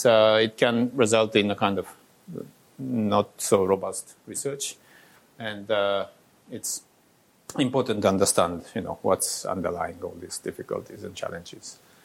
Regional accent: Japan; English is a second language; now in Helsinki, Finland; I just came from Helsinki. I'm originally from Japan.

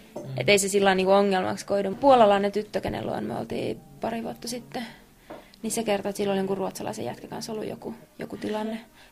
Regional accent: France; Finnish is a second language; ei meillä Ranskassa tällaista

